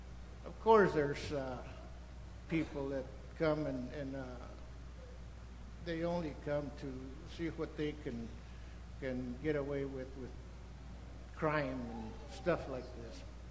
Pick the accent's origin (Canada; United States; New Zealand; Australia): United States; Texas; I am not a Mexican from Mexico. Like I tell my children, I'm not a Mexican, I'm a Texan.